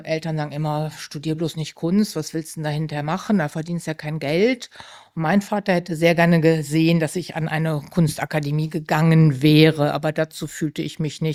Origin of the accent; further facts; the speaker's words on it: Cologne, North Rhine-Westphalia, Germany; Und ich bin ja in Köln aufgewachsen.